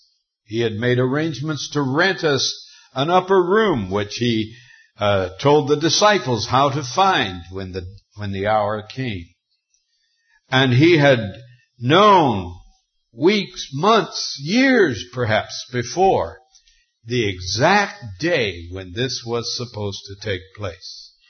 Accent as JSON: {"language": "English", "region": "Montana", "country": "United States", "tie": "born or raised there"}